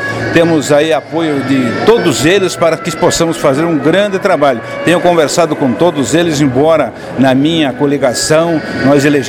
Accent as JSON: {"language": "Portuguese", "region": "Rio Grande do Sul", "country": "Brazil", "tie": "born or raised there", "moved": "as an adult", "lives_now": "Paula Freitas, Brazil", "said": "fui eleito vereador ainda na minha terra natal, lá no Rio Grande do Sul, isso em 1982. Vim de lá, transferi meu domicílio eleitoral para Paula Freitas"}